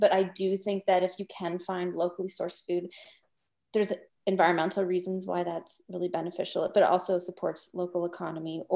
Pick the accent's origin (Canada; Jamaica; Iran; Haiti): Canada; Northwest Territories; I'm the only non-Indigenous person on our film crew. And I'm from the Northwest Territories.